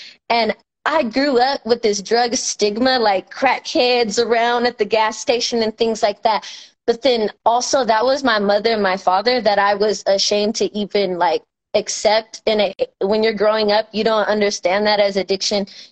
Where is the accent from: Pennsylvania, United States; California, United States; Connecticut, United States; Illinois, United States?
California, United States; Stockton; growing up in Southside Stockton, before my grandmother rescued me, I grew up in the crack house was on a street called Wirt Street